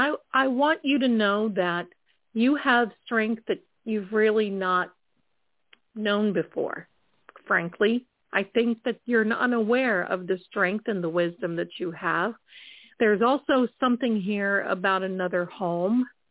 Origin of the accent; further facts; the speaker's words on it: Mansfield, Ohio, United States; because I'm actually originally from Ohio. So nice to see. Yes, I am just a little south of you, from the Mansfield area.